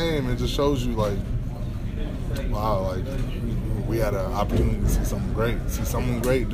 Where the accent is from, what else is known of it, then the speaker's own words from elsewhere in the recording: Wisconsin, United States; I grew up, I'm from Wisconsin. Okay. So, I grew up a Packer fan.